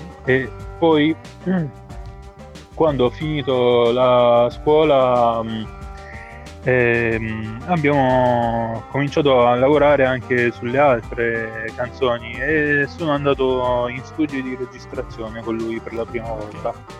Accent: Neviano, Apulia, Italy; Sono di Neviano io.

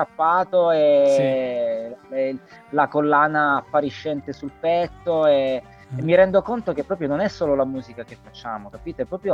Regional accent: Calabria, Italy; now in Turin, Italy; quando torno al paese, io adesso sono a Torino da anni, ma mi rendo conto che quando torno al paese giù in Calabria

